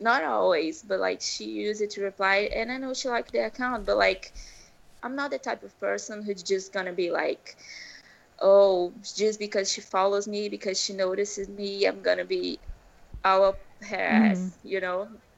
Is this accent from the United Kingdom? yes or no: no; Brazil; I'm from Brazil